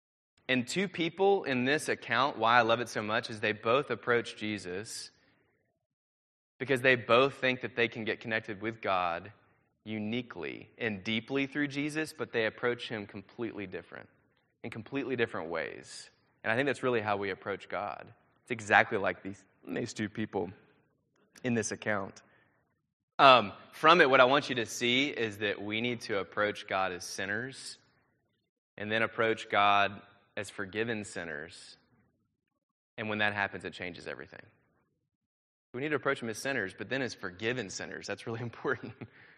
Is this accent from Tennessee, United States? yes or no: yes; Nashville, Tennessee, United States; so I'm actually not from Texas. I'm from Tennessee, grew up in Nashville.